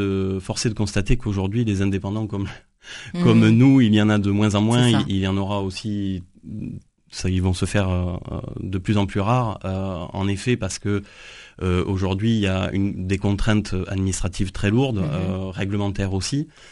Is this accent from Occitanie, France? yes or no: yes; Occitanie, France; on est originaire de l'Aveyron et on avait, même au-delà de mes grands-parents, cette culture hôtelière.